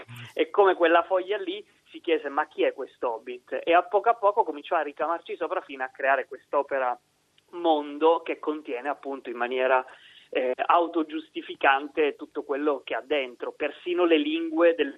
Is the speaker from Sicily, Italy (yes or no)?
yes; Sicily, Italy; nel coprifuoco della mia terra, la Sicilia, dove nelle prime ore del pomeriggio non si può fare nulla, soprattutto se siamo nel pieno dell'estate